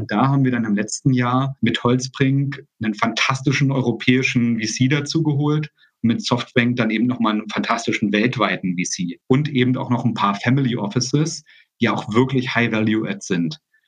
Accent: East Germany, Germany; Ich komme ja aus der DDR

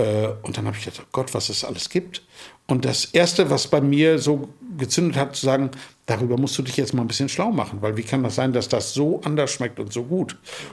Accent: Lower Saxony, Germany; moved away as an adult; weil ich komme aus dem Emsland. Emsland ist eine Region, da trinkt man Bier und Schnaps. Haselünne ist der nächste Nachbarort.

